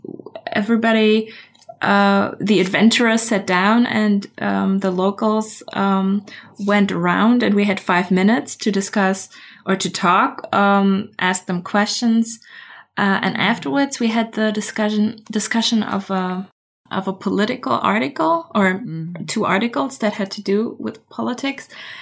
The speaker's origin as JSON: {"language": "English", "region": "Berlin", "country": "Germany", "second_language": "English", "said": "I'm from Berlin, Berlin, Germany."}